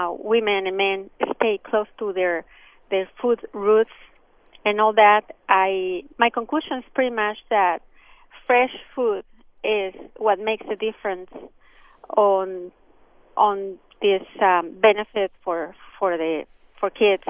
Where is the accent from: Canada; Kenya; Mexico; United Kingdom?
Mexico; now in Raleigh, United States; I'm calling from Raleigh, and I wanted to share that since I moved here 6 years ago, I'm originally from Mexico.